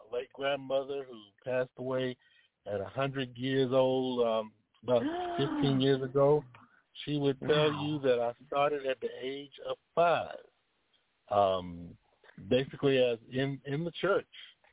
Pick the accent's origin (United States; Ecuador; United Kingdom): United States; Orangeburg, South Carolina; Well, I am from the Midlands. Orangeburg is in the middle of the state.